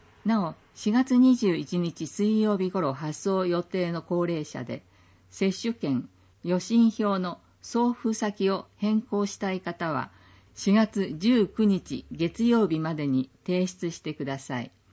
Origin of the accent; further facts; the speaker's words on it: Musashimurayama, Tokyo, Japan; 私は昭和28年にこの地で生まれ育ち、昭和53年に武蔵村山市役所に入庁して以来、今日まで武蔵村山市と共に歩んでまいりました。